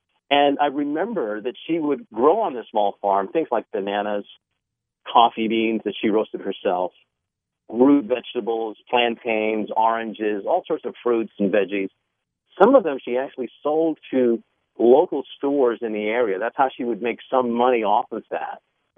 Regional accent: New York City, New York, United States; I'm a kid from New York City, born and raised in the Bronx, what we used to affectionately call the concrete jungle.

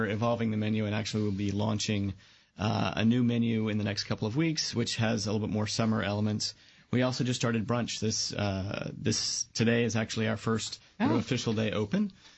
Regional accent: Macon, Georgia, United States; And I grew up in Macon, Georgia, and so we wanted to do something that would lay in on top of the French.

